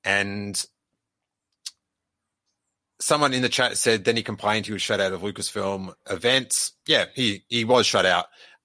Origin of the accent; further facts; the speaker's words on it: Bristol, South West England, United Kingdom; David Prowse, RIP, who was from my hometown of Bristol.